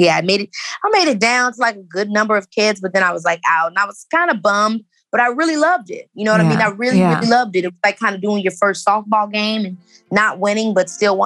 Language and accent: English; Robbins, Illinois, United States; And so I was raised in Robbins, which is also where my mother grew up.